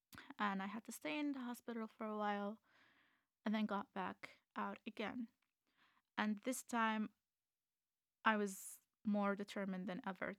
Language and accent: English; Iraq; because I'm a refugee from Iraq